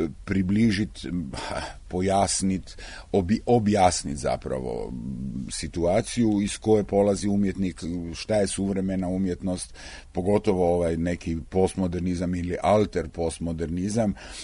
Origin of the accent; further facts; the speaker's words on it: Rijeka, Primorje-Gorski Kotar County, Croatia; also born or lived in Ljubljana; Ja sam inače iz Rijeke, Riječanin. Školovao sam se u Rijeci i u Ljubljani.